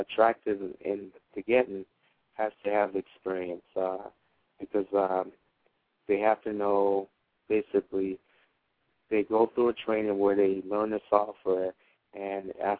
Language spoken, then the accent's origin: English; Boston, Massachusetts, United States; now in Boiling Springs, United States; And I just been living here for 2 years now. I'm actually from Boston, the city of Boston.